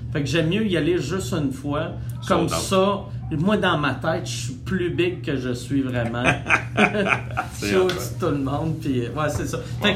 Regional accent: Quebec City, Quebec, Canada; je risque d'en rajouter parce que, tu sais, je viens de Québec, puis elle est fun, cette ville-là.

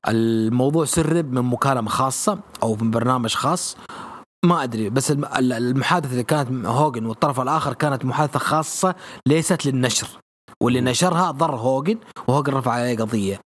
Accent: Saudi Arabia; انت ما حد عرفك عندنا في السعودية

